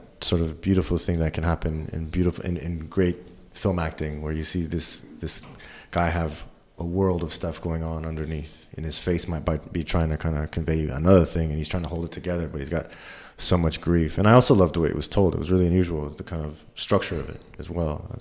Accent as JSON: {"language": "English", "country": "United States", "said": "I'm from America, but I've been living here a long time."}